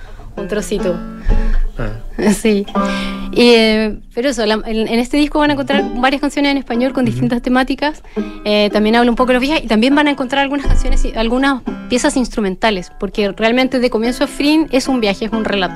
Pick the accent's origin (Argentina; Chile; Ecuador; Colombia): Chile; Fuimos dos chilenas finalistas